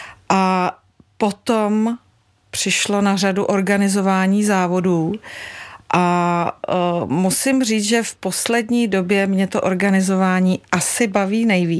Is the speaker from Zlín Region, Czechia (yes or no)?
no; Rumburk, Ústí nad Labem Region, Czechia; v té je Rumburg, odkud pocházím z Rumburku